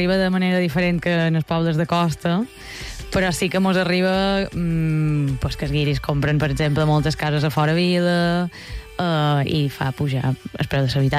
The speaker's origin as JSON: {"language": "Catalan", "town": "Lloret de Vistalegre", "region": "Balearic Islands", "country": "Spain", "said": "el centre de Mallorca, que és Lloret, que és el meu poble."}